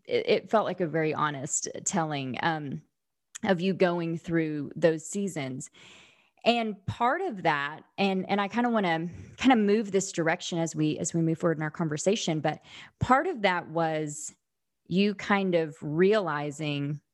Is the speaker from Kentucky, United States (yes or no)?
no; Oklahoma, United States; You know, I grew up in Southern Oklahoma, so I was a tornado drill.